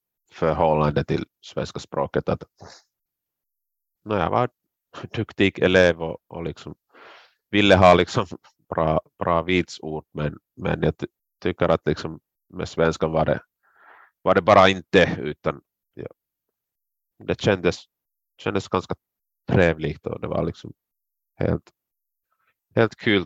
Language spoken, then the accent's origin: Swedish; South Karelia, Finland; first language fi; Swedish is a second language; jag är uppvuxen i södra Karelen. Jag har en helt finspråkig bakgrund, skolsvenskan som bakgrund där